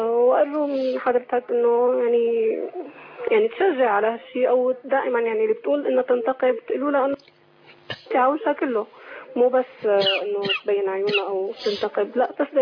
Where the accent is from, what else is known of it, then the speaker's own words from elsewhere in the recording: Syria; نحن عندنا بالشام